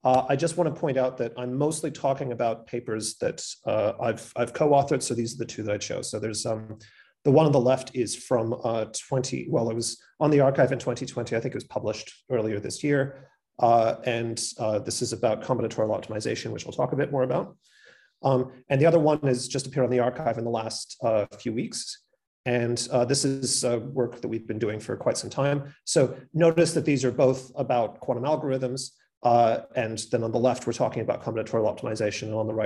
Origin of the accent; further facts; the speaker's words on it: Australia; also born or lived in Canada; because I'm an Australian and Canadian, and because we're in Australia, I'm using the correct spelling.